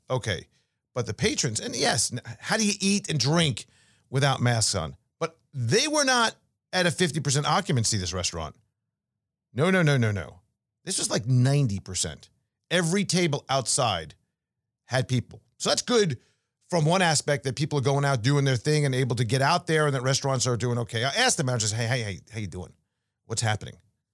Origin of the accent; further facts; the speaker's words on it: New York, United States; We would go right back to school after Memorial Day when I grew up in New York.